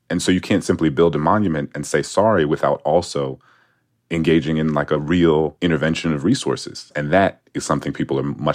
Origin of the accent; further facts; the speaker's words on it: New Orleans, Louisiana, United States; she knew I was from New Orleans. She knew that I was the descendant of enslaved people in America.